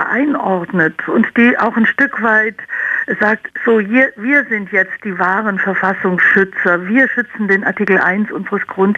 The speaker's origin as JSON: {"language": "German", "region": "Baden-Württemberg", "country": "Germany", "lives_now": "Berlin, Germany", "said": "er lebt auch das Leben als Schwabe in Berlin, so geht es mir auch."}